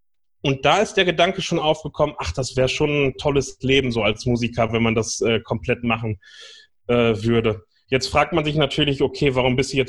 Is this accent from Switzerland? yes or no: no; North Rhine-Westphalia, Germany; Ich bin im Fanfarenzug groß geworden bei uns am Niederrhein.